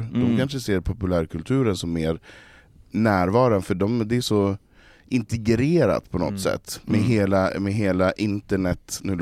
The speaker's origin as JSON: {"language": "Swedish", "region": "Norrland", "country": "Sweden", "tie": "born or raised there", "said": "Och när jag växte upp i Norrland på slutet 70, början på 80-talet"}